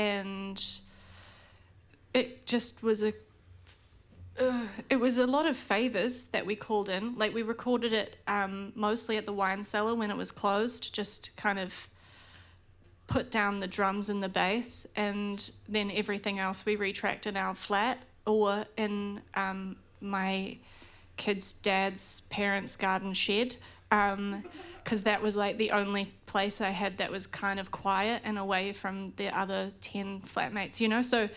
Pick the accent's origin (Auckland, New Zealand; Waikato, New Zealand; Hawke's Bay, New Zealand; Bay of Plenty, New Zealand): Auckland, New Zealand; Helensville; so I grew up in Helensville, and so there was a lot of, like, … covers